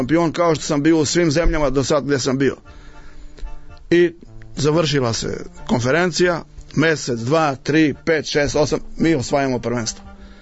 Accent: Serbia; I ja sam onda kao pravi Srbin reagovao

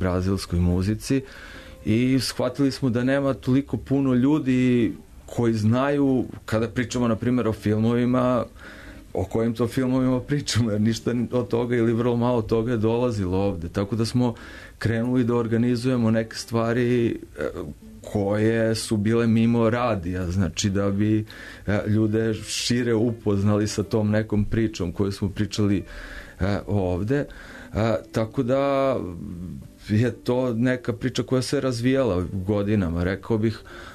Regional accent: Serbia; zato što dolazim sa Balkana, zato što dolazim iz Srbije koja ima lošu reputaciju

